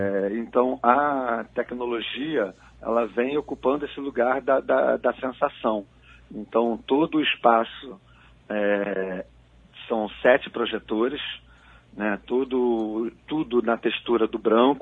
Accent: Brazil; Eu daqui do Brasil, minha história é de grupos, né?

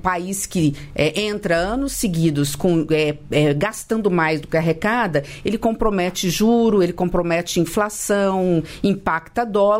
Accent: Brazil; Eu sou também do interior do Brasil. Eu falo, sou de um estado de fronteira.

